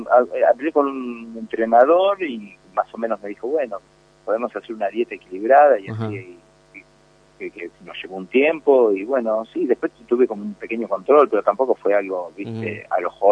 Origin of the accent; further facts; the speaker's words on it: Moreno, Argentina; Como que yo soy de pueblo, soy de Moreno